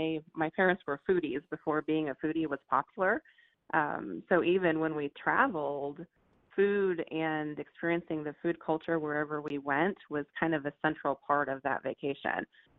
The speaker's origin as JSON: {"language": "English", "region": "Illinois", "country": "United States", "tie": "born or raised there", "said": "absolutely grew up cooking with every female in my family."}